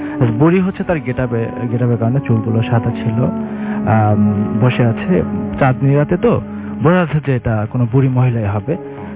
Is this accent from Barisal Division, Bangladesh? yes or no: yes; Barisal, Barisal Division, Bangladesh; now in Rampura, Bangladesh; আমি হচ্ছে বরিশাল থেকে আসছি, জবের পারপাসে আমি হচ্ছে রামপুরে থাকি।